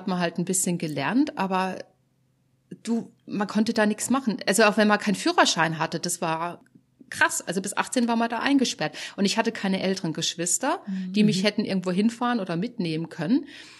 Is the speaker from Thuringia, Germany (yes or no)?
no; Baden-Württemberg, Germany; von Baden-Württemberg, vom Rhein, von da, wo ich herkomme